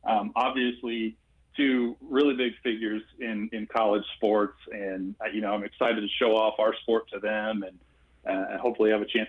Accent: Missouri, United States; I mean, I grew up in Missouri. I grew up a Missouri fan.

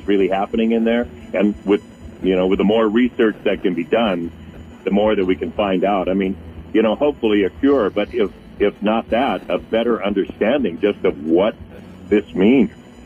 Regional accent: East Grand Forks, Minnesota, United States; I'm from East Grand Fork, the sugar beet capital of the world, by the way.

